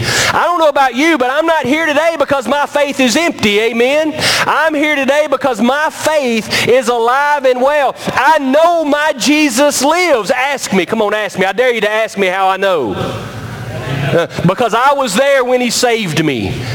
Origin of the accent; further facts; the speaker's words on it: Trenton, United States; growing up in Trenton, behind my father's house, there was a big field, and right at the end of that big field, there was a cemetery.